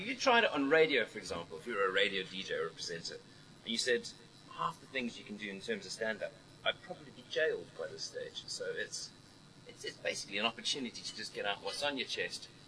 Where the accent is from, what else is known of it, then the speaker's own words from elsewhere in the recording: South Africa; moved away as an adult; I grew up in South Africa. I grew up in a time when apartheid was there, where it wasn't a pleasant place to be.